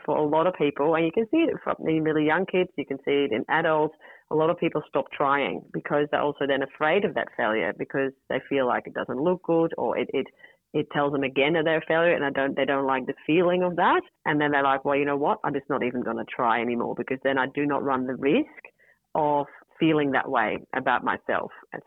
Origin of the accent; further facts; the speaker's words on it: Netherlands; English is a second language; moved away as an adult; now in Australia; I have a slight accent, and because I'm Dutch from origin. So I moved to Australia because I fell in love with my husband, and we lived in Europe for a little while, and we moved into Australia.